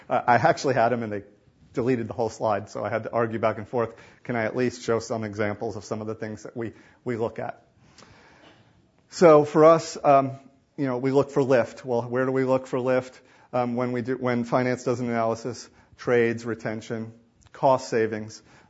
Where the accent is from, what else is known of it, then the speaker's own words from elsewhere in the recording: New York, United States; I'm being a New Yorker and talking too fast, probably.